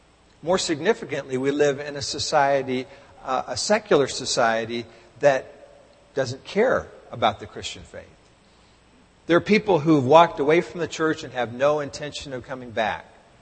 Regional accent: Texas, United States; When I grew up in Texas, which was at the buckle of the Bible Belt, but back in the 60s in the South, people knew the Bible.

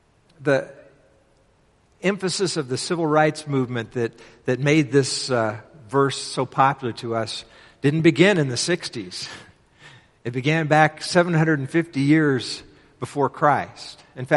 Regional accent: the South, United States; I realized growing up in the South that I was socialized to kind of a segregationist view.

